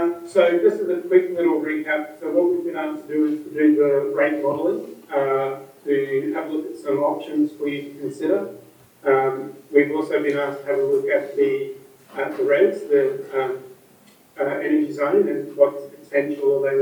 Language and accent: English; Queensland, Australia; my home state of Queensland.